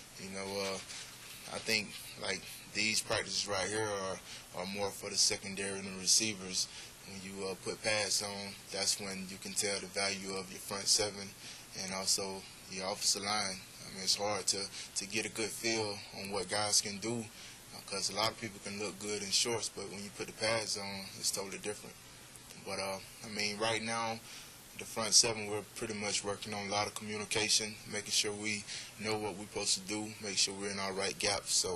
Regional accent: Florida, United States; Cause I'm from North Florida, he's from down south, so it's not like we see each other all the time.

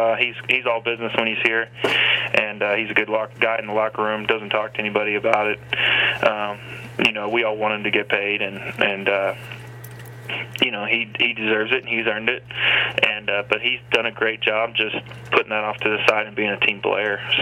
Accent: Dallas, Texas, United States; No, I'm from Dallas, so you know, I was a Cowboys fan growing up

